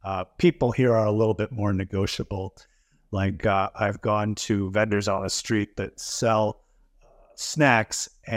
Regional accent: Minneapolis, Minnesota, United States; I'm from Minneapolis, Minnesota in the United States.

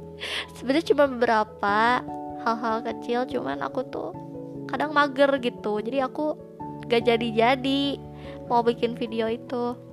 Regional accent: Garut, West Java, Indonesia; also born or lived in Bandung; Pokoknya seenaknya kalian aja. Nah, aku ini asalnya dari kota Garut. Aku lahir di Garut. Tapi aku lama hidup di Bandung gitu. Bandung Timur tepatnya.

